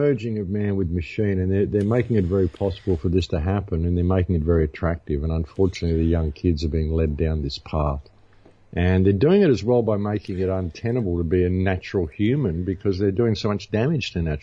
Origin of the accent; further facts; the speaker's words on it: Australia; I'm an Australian tourist and I don't use credit cards.